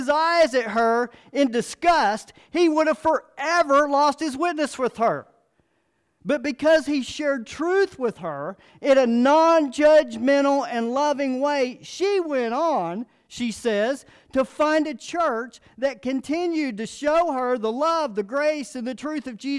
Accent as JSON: {"language": "English", "town": "North Arlington", "region": "New Jersey", "country": "United States", "tie": "born or raised there", "said": "I grew up in North Arlington, and I learned that life was all about materialism, winning, partying, and sex."}